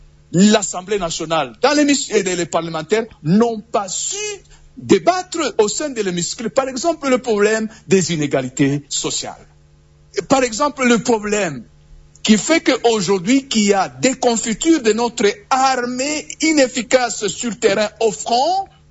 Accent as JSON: {"language": "French", "country": "DR Congo", "said": "en tant que Congolais, patriotes"}